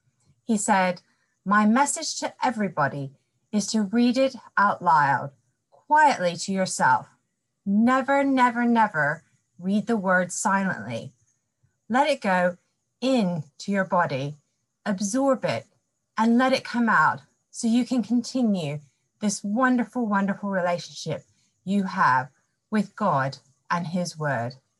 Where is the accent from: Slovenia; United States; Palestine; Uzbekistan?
United States; accent: mesh; now in England, United Kingdom; I'm originally from America, but I've been in England now for over 20 years, so I do have a real mesh of an accent. It usually changes when I get excited.